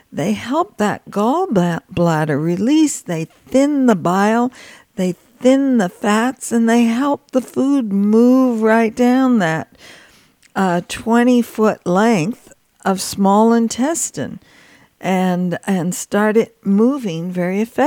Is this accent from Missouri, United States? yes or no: no; California, United States; I'm from California. The first course is always raw.